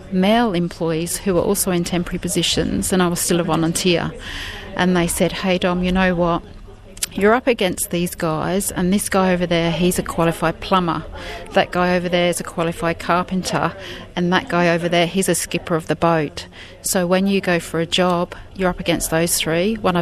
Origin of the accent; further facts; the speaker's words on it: England, United Kingdom; now in Airlie Beach, Australia; And when I moved to Australia from England, I moved to Airlie Beach